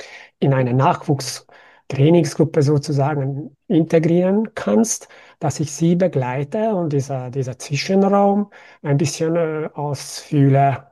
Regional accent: Budapest, Hungary; now in Austria; Ich bin seit 2001 in Österreich. Ich komme aus Budapest

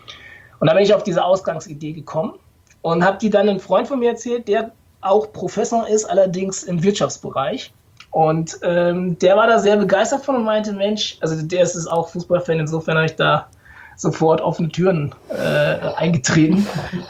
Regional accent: North Rhine-Westphalia, Germany; born there; ich bin im Ruhrgebiet geboren, tatsächlich, also auf Kohle geboren

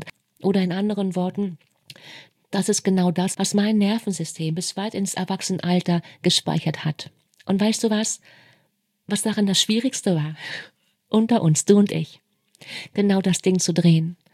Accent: eastern Germany, Germany; Schau, ich bin im Osten aufgewachsen.

